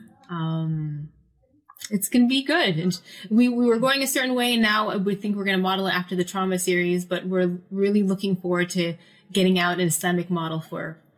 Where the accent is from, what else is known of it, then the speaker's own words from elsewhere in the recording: Falls Church, Virginia, United States; now in Baltimore, United States; But I would say my hometown is my favorite thing. Falls Church, Virginia. They have great food. They have amazing shopping, and the people, like the Muslim community there, is so amazing.